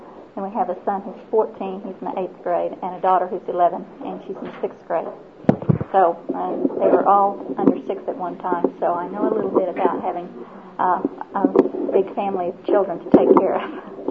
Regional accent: Oklahoma City, Oklahoma, United States; I'm from Oklahoma City, and I have four children.

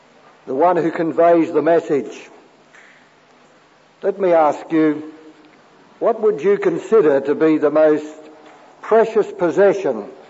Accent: Adelaide, South Australia, Australia; We come from Adelaide, which is the centre of Australia.

